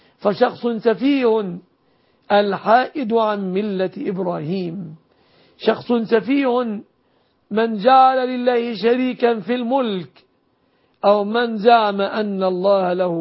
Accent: Egypt; بلادنا مصر

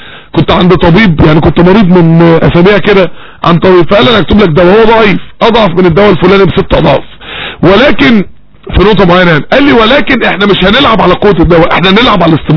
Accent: Mansoura, Dakahlia, Egypt; عندنا في المنصورة

